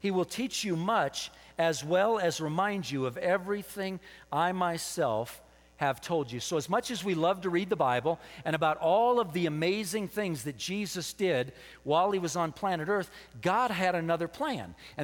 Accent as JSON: {"language": "English", "region": "California", "country": "United States", "tie": "born there", "said": "I was born in Southern California not 2,000 years ago, 50 years ago"}